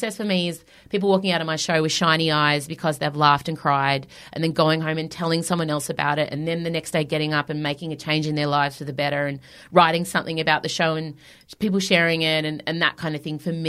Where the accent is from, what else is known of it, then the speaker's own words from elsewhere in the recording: Melbourne, Victoria, Australia; 5 years ago, I was playing to 20 people and I've sold out Hamer Hall in my hometown.